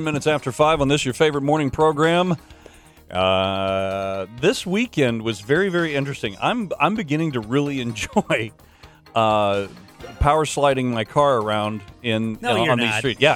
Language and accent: English; Florida, United States; Well, I'm from Florida.